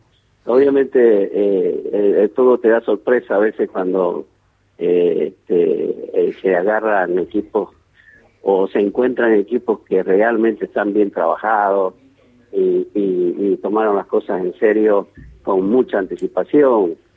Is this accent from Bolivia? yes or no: yes; Bolivia; siendo también boliviano no tenemos muchas chances de participar en los mundiales